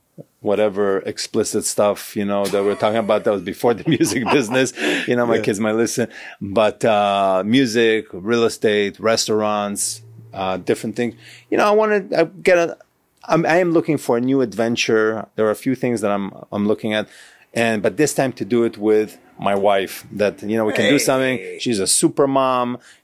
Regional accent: Israel; So growing up in Israel, and just, you know, it's something that I grew up on eating

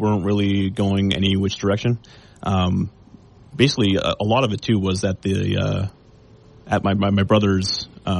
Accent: West Valley City, Utah, United States; So I grew up in West Valley City, up near Salt Lake.

